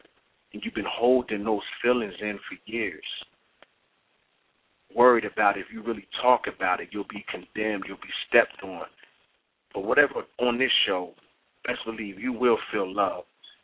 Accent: Trenton, New Jersey, United States; here in New Jersey, Trenton, New Jersey, where I'm from, my hometown.

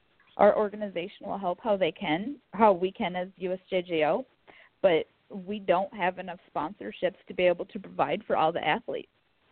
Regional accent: Oscoda, Michigan, United States; also born or lived in Italy; Like, I was born in Italy, but I grew up during school in Oscoda.

